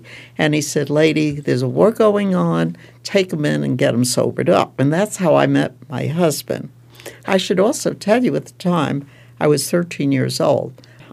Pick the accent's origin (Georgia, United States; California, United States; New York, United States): New York, United States; New York City; I'm a girl from Brooklyn, New York.